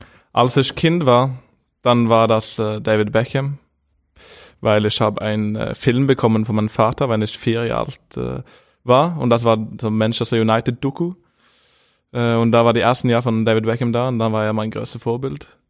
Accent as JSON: {"language": "German", "country": "Norway", "said": "ich bin ja der zweite beste Norweger hier."}